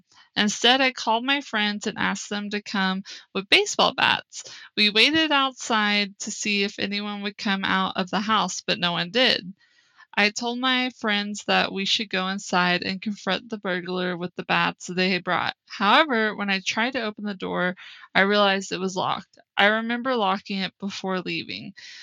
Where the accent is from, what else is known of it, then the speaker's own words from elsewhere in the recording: Texas, United States; Now, for those of you that don't know, I'm originally from Texas. This isn't the area that I'm from, but I know this area.